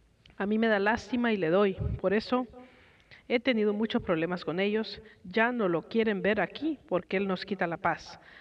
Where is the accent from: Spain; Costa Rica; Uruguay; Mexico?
Costa Rica; soy de Costa Rica.